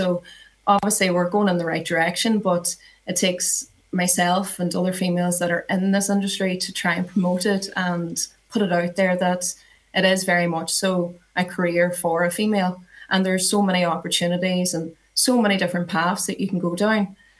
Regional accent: Ireland; we come from Ireland. It's quite rural.

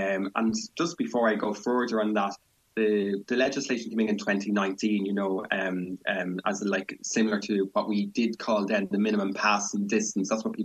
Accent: Dublin, Leinster, Ireland; also born or lived in Cork; now in Waterford, Ireland; I'm from Dublin, but I'm based in Waterford, but lived in Cork for a good while, so a bit all over the place.

